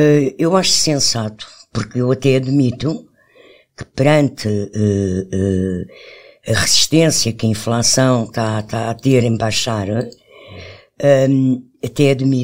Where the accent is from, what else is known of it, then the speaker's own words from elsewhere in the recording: Portugal; Eu cresci com a inflação em Portugal e a inflação na ordem dos 2 dígitos.